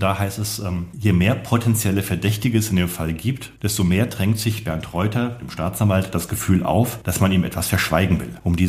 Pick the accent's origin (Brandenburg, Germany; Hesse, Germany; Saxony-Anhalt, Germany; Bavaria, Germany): Hesse, Germany; born there; Also als gebürtiger Hesse, der auch ab und zu noch in seinem Heimatland ist